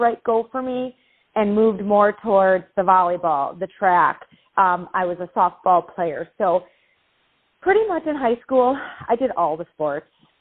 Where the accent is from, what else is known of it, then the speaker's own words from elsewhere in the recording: Franklin, Wisconsin, United States; also born or lived in Milwaukee; I am from Milwaukee, Wisconsin, and I grew up in a suburb of Milwaukee. It's called Franklin, Wisconsin.